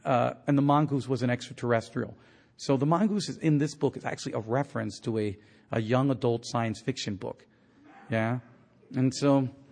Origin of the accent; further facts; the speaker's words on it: Santo Domingo, Distrito Nacional, Dominican Republic; I'm from Santo Domingo. I'm from the south. My family, my father's from another part of the island, but my mother's from Aswa. And so Aswa is what I know best.